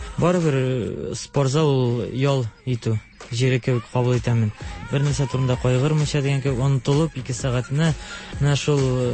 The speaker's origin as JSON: {"language": "Tatar", "town": "Tashybay", "region": "Bashkortostan", "country": "Russia", "said": "Мин Башкортстан районының Балтач районыннан, Ташыбай дигән авылдан."}